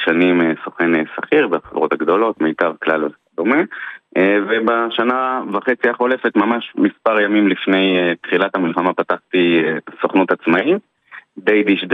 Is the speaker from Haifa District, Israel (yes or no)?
no; Bnei Brak, Tel Aviv District, Israel; now in Givat Shmuel, Israel; אני בעבר מבני ברק, היום מתגורר בגבעת שמואל.